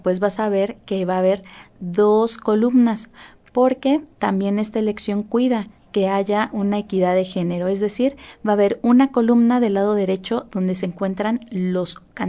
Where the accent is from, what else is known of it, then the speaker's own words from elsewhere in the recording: Mexico; es un hecho histórico que como mexicanos debemos de realizar